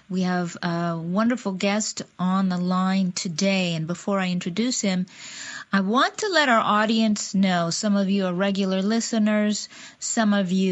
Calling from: Seattle, Washington, United States; I am podcasting from Seattle, Washington

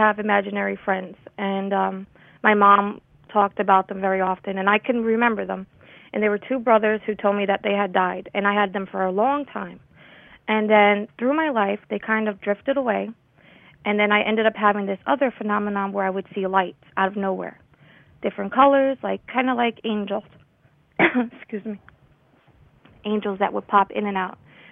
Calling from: New York, United States; I'm calling from New York

